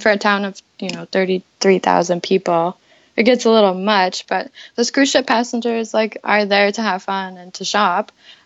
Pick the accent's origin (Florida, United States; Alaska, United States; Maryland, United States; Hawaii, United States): Alaska, United States; And growing up in Alaska, I've been really lucky to be able to get into these nooks and crannies of Southeast Alaska that a lot of people have never been to. Just because I was raised here, so my dad was a bush pilot